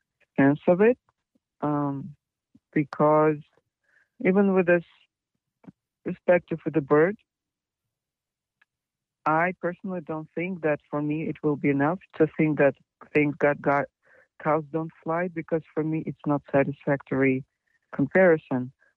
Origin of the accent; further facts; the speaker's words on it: Kazakhstan; I'm from Kazakhstan